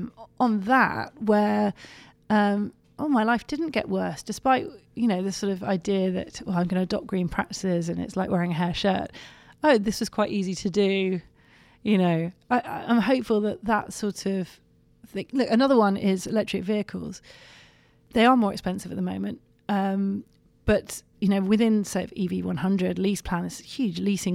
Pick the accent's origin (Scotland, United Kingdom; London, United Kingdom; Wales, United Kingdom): London, United Kingdom; I come from London and the air quality there is really bad.